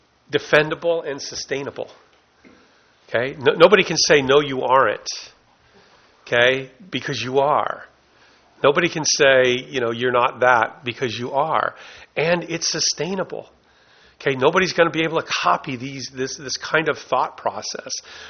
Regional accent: South Lake Tahoe, California, United States; You know, I come from South Lake Tahoe, and I look at your environmental component like I look at our environmental component as a huge asset

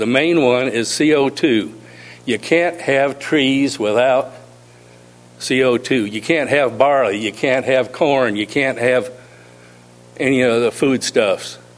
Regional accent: Paso Robles, California, United States; Good evening, ladies and gentlemen. … from Paso Robles.

